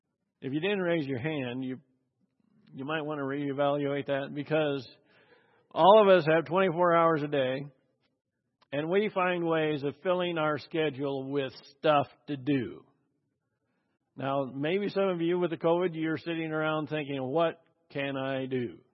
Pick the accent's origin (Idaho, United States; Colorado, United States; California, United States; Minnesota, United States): Idaho, United States; I grew up in Mormon country in Idaho. So my best friends were Mormons.